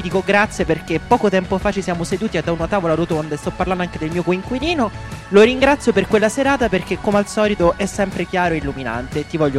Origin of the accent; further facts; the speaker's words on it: Rome, Lazio, Italy; io dico, da romano, non ce la può fa.